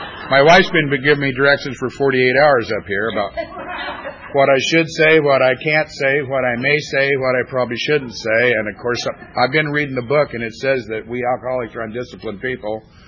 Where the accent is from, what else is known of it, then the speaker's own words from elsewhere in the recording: California, United States; Of course, I come from Southern California. That's kind of, you know, that's where the granola AA is